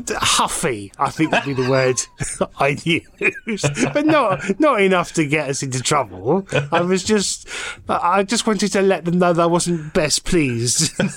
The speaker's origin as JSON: {"language": "English", "region": "Northern England", "country": "United Kingdom", "accent": "Northern", "said": "Northern, just generic Northern."}